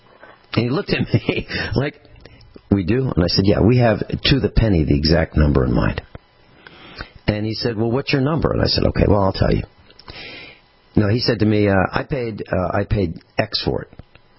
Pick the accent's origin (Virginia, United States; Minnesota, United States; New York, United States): Virginia, United States; I came from Virginia, the Commonwealth of Virginia